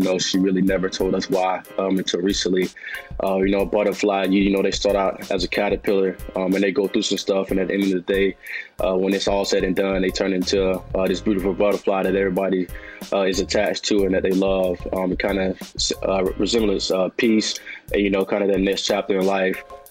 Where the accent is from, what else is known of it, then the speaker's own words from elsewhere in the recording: Tifton, Georgia, United States; You know, I'm from Tifton, Georgia, very small town. You know, I grew up in a very toxic household with an abusive stepfather